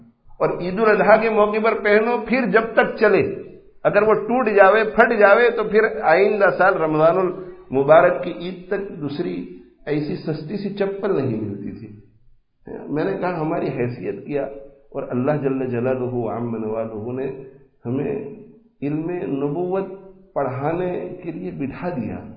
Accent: Bhuriya, Punjab, Pakistan; میں بھوریا گاؤں میں پیدا ہوا, بھوریا گاؤں, ہمارے گجرات سے تعلق رکھنے والے, ہمارے علاقے سے تعلق رکھنے والے بھی اکثر لوگ نہیں جانتے کہ بھوریا ہے کہاں

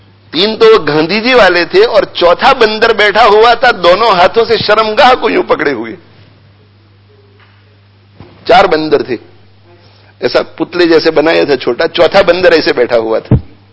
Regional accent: Bhuria, India; ہم جب بچپن میں تھے نا, بچپن میں تو اسکول کے اندر ہمیں یہ سکھایا گیا تھا, انڈیا کی بات کر رہا ہوں, بھوریا گاؤں کی, وہاں اسکول میں میں جاتا تھا

